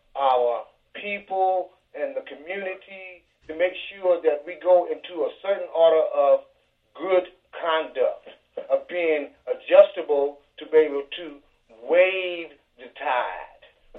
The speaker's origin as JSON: {"language": "English", "town": "Lake Charles", "region": "Louisiana", "country": "United States", "tie": "born there", "said": "Michael said I was born in New Orleans, but I'm born in a town called Lake Charles, right outside the Gulf of Mexico"}